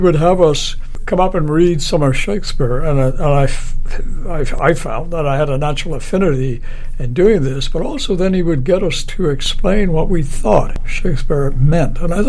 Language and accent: English; Ireland; Growing up in Ireland, it was kind of a natural thing